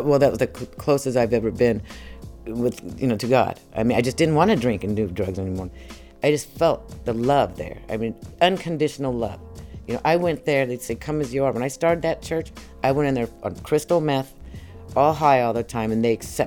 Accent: Plattsburgh, New York, United States; born there; I was born in Plattsburgh Air Force Base, New York, so I'm considered an Air Force brat.

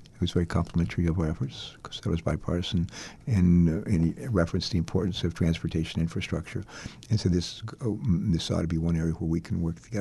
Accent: West Virginia, United States; born there; I was born in West Virginia.

